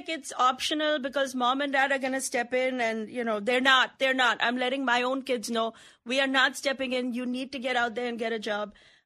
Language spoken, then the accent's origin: English; India; I'm Indian, very on brand, lots of kids.